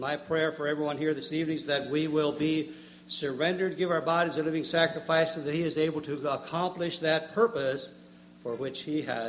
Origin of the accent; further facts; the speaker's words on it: Paris, Tennessee, United States; We are from Paris, Tennessee, or Cottage Grove, to be exact, as far as our post office.